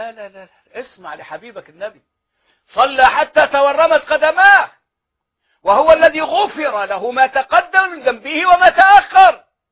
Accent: Mit Antar, Dakahlia, Egypt; أنا والله لازلت أذكر وأنا طفل في في الخمسينات، في أوائل الخمسينات، في قريتنا ميت عنتر بينها وبين المنصورة نهر النيل،

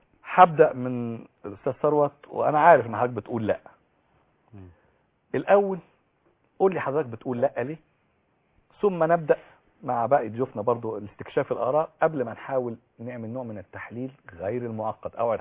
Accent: Egypt

